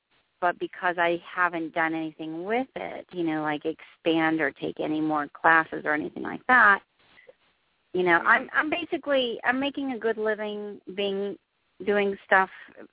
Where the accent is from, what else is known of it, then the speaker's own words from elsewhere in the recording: New Jersey, United States; New Jersey